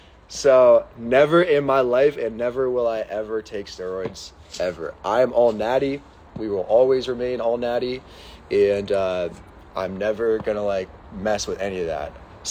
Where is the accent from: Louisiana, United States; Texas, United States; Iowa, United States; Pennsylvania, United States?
Pennsylvania, United States; Pittsburgh; I'm from Pittsburgh